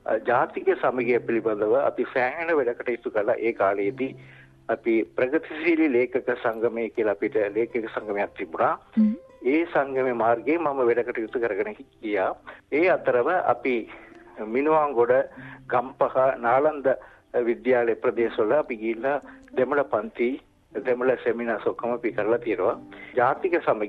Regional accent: Negombo, Western Province, Sri Lanka; Sinhala is a second language; also born or lived in Jaffna; මගේ උපන් ගම මීගමුව. මම මීගම ඉගෙන ගන්න කාලයේදීම මම සිංහල භාෂාවත් දෙවැනි භාෂාව වශයෙන් මම ඉගෙන ගත්තා මගේ පාසලේ.

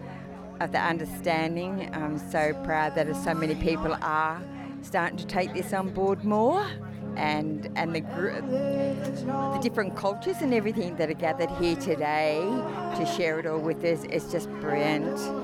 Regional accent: Victoria, Australia; born there; I was born down in Gundijumurra

